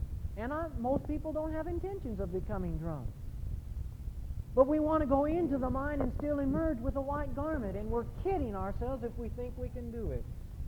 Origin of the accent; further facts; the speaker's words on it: Idaho, United States; on top of a mountain by Sun Valley in my home state of Idaho